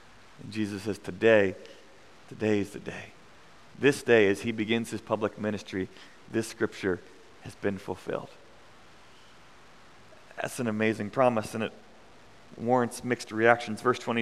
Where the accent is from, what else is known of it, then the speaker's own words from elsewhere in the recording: St. Louis, Missouri, United States; I grew up with Kumi in St. Louis